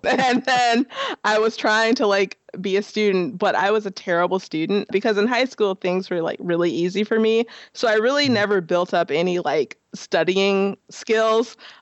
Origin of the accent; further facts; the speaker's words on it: Chicago, Illinois, United States; moved away; Before I moved here, I was living in Chicago. I'm originally from Chicago. So I moved here in 2010.